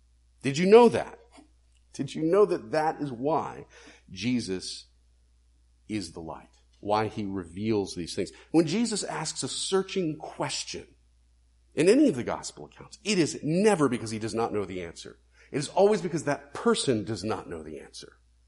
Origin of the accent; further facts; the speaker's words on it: Florida, United States; now in New England, United States; Growing up in Florida, it was cockroaches. Here in New England, it's usually mice.